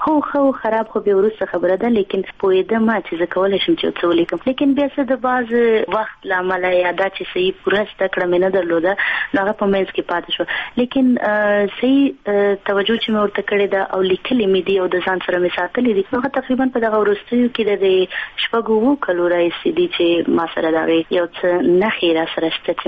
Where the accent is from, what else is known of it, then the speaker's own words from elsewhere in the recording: Afghanistan; زما ماشومتوب یوازې زما نه بلکې د کروڑونو ملیونونو افغانانو چې د جنګ تاوتریخوالی په ډېر زیات و